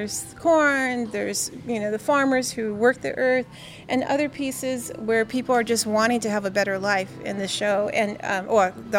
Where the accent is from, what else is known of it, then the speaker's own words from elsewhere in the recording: San Jose, California, United States; I grew up in San Jose, California, and my parents are from Texas.